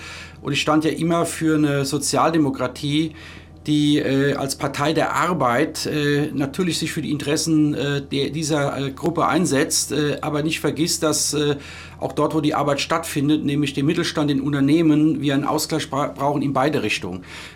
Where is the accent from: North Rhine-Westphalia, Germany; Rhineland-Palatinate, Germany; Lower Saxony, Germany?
Rhineland-Palatinate, Germany; Worms; in der Region Rheinhessen, genau genommen geboren in Worms, aufgewachsen in der Nähe von Worms.